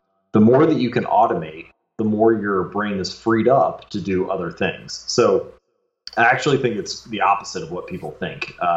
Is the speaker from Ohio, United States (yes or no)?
yes; Cincinnati, Ohio, United States; I grew up in Cincinnati, and there are some very good high school teams there, both football, baseball, and basketball.